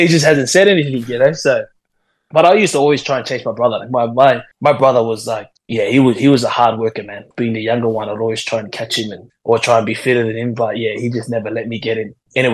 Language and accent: English; Australia; growing up in Australia was, like, we go to a Samoan church, like a Samoan Epakasa church in Sydney. And we're still there, you know, to this day.